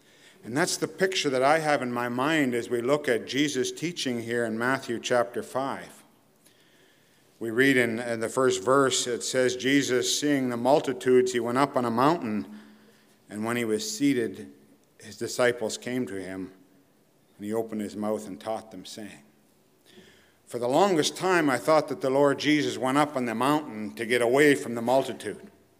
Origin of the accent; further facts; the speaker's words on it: Thessalon, Ontario, Canada; I come from Thessalon, and Bethel Bible Chapel was instrumental in the early years of helping Thessalon Bible Chapel get its feet under itself and get underway.